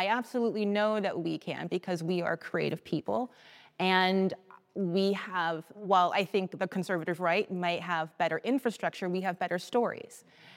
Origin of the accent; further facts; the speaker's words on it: California, United States; I feel as a Californian with a New York heart, but a very much Californian understanding of the multiplicity here that looks and feels more expansive.